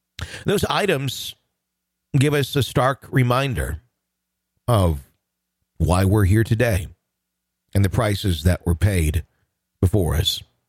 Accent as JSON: {"language": "English", "region": "Wisconsin", "country": "United States", "said": "I'm from Wisconsin and would sometimes pet-sit for a family in my hometown."}